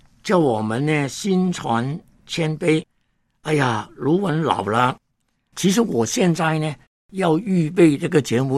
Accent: Hong Kong; born there; 那我呢是香港出生，连乡下都没有回过去。

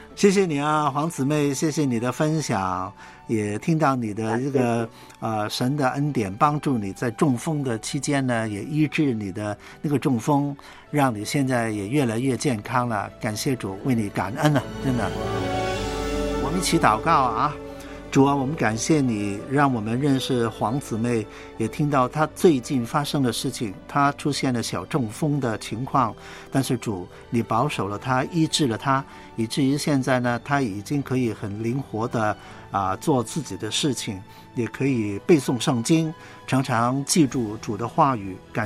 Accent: Guangdong, China; 幸好我是广东人，

